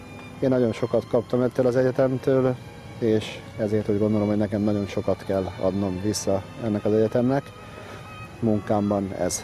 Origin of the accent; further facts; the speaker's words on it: Sopron, Győr-Moson-Sopron, Hungary; ezért soproniként megélni és életet élni, azt hiszem, hogy egy semmivel össze nem hasonlítható élmény